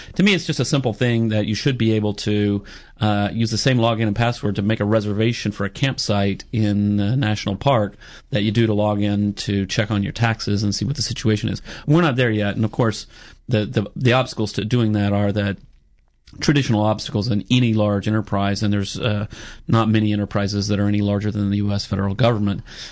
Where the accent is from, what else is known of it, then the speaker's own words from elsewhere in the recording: Alabama, United States; also born or lived in Chicago; Well, I guess I grew up in Alabama, which surprises people sometimes. Grew up in Alabama and ended up going to university in Alabama and also at Indiana University.